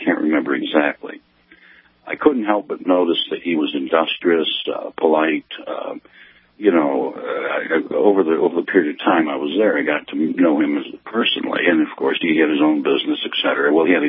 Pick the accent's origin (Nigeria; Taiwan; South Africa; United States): United States; New York; I'm from New York State originally.